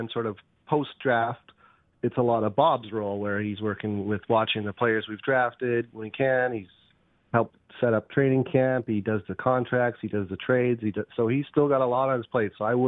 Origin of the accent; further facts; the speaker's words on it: Calgary, Alberta, Canada; I grew up in Calgary. Two kind of cool things that really built my love for hockey is, one, I lived on a road called Bowness Road in northwest Calgary, and it was just a regular suburb road